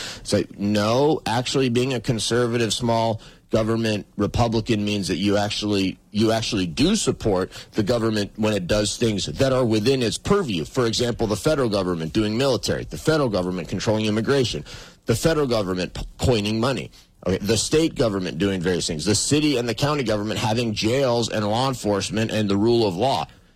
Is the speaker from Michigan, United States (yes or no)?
no; Montana, United States; now in Billings, United States; because I grew up over in the Gallatin Valley, you know, I grew up 15 miles, 20 miles from Bozeman. Now I live in Billings.